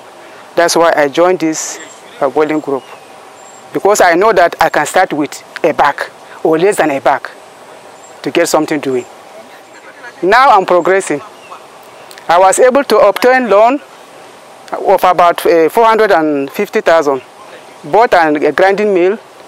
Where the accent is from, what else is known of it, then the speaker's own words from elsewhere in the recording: Nigeria; from Nigeria, representing Women Parboilers.